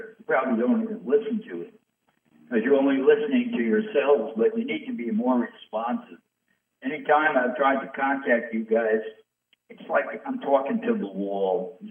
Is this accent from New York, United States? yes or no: yes; New York City, New York, United States; I'm from New York City. We do things fast here. We don't take 13 years to do something.